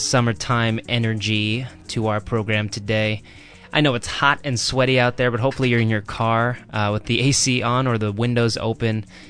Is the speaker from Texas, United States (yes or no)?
no; New York, United States; as a New Yorker, going out there is like